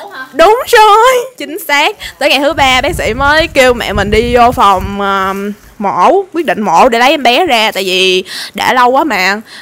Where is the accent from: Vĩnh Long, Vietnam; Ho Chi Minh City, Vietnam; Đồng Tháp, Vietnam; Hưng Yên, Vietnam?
Ho Chi Minh City, Vietnam; born there; Thế là đi xuống thành phố, mà đi xuống thành phố cái ba mẹ mình định là sinh ở Hùng Vương, tại bên Từ Vũ quá đông